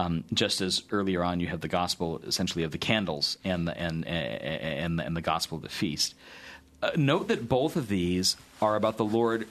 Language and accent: English; Iowa, United States; it's because I'm from Iowa and don't know palm trees very well.